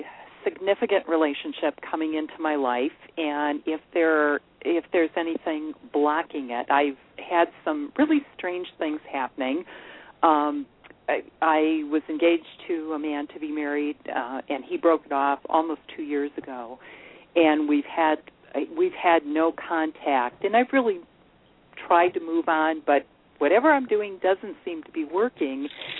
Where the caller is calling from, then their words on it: Ohio, United States; Calling from the Ohio area. And we are getting lots of snow, too.